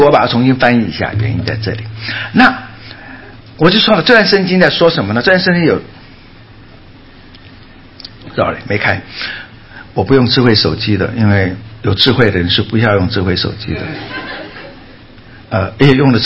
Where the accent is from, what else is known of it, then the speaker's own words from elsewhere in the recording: Guangdong, China; accent: Cantonese; 我们广东话那个洞叫做一个窿。